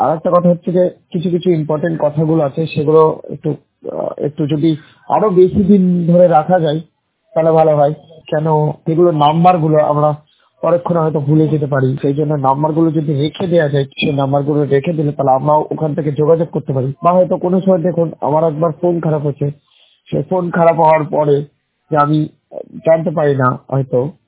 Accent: Murshidabad, West Bengal, India; আমার বাড়ি মুর্শিদাবাদ।

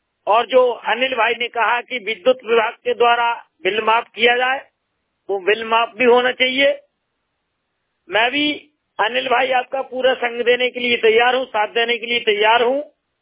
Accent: Khaniyadhana, Madhya Pradesh, India; क्योंकि मैं खनियाधाना तहसील से बिलोंग करता हूं, ग्राम पंचायत रेडी हिम्मतपुर से

